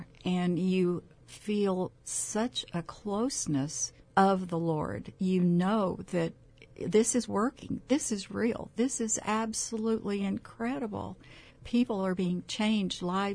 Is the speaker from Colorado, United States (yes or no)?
no; Kansas City, Missouri, United States; I'm a transplant from Kansas City, Missouri. Mm-hmm. And I've been here about 9 years.